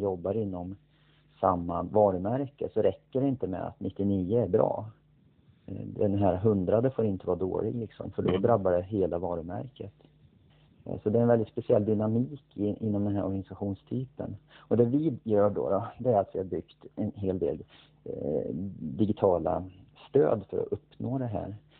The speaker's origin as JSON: {"language": "Swedish", "town": "Arvika", "region": "Värmland", "country": "Sweden", "moved": "as an adult", "lives_now": "Stockholm, Sweden", "said": "Jag kommer från Värmland från början. Arvika och en liten by utanför Arvika. Jag har bott i Stockholm sen jag blev vuxen så att säga efter gymnasiet."}